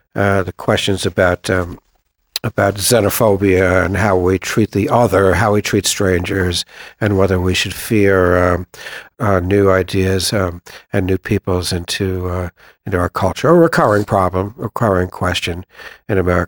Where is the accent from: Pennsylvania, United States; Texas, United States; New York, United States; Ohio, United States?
New York, United States; New York City; But a person like me I'm a poet from New York